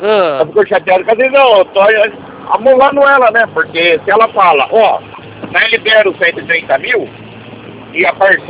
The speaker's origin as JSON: {"language": "Portuguese", "town": "Santa Rita do Passa Quatro", "region": "São Paulo", "country": "Brazil", "said": "Não, eu sou de Santa de Passa Quatro"}